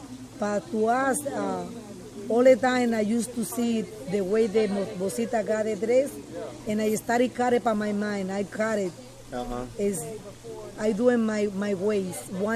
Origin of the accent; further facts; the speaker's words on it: Cuba; Well, I remember when I come from Cuba